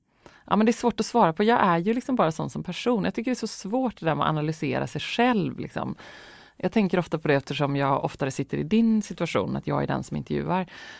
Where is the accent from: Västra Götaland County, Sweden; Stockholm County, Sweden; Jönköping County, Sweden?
Västra Götaland County, Sweden; Gothenburg; Jag ser ju fortfarande Göteborg lite som min stad och min hemstad. Mina föräldrar bor kvar där